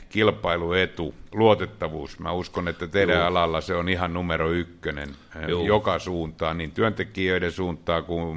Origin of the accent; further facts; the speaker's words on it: Rauma, Satakunta, Finland; kun olen itse Raumalta kotoisin, ja siellä tehdään laivoja